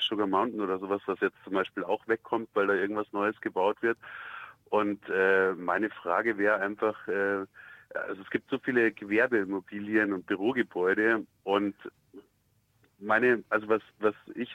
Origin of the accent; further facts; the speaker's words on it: Munich, Bavaria, Germany; ich bin auch in München aufgewachsen und geboren